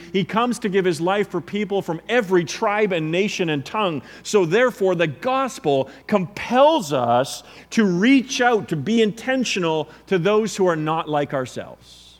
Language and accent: English; Vancouver, British Columbia, Canada; now in Victoria, Canada; I come from Vancouver where, you know, obviously it was much more multicultural than here